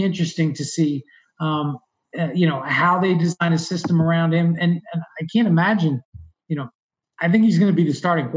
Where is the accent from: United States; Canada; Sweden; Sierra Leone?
United States; New Jersey; a lot of the guys that I grew up with in Jersey were friends